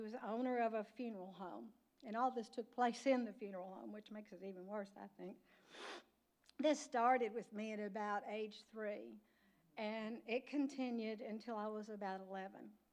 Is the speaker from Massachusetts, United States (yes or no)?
no; Owensboro, Kentucky, United States; born there; I was born in Owensboro, Kentucky, into a family that loved me very much. I was brought up a Southern Baptist